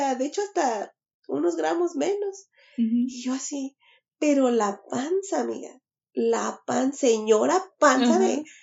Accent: Mexico City, Mexico; yo como vengo de Ciudad de México

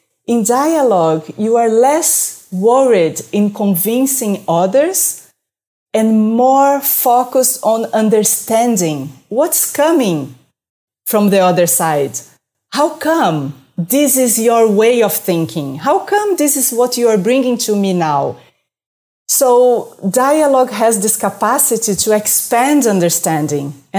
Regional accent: Brazil; moved away; I'm 100% Brazilian. I was born and raised in Brazil.

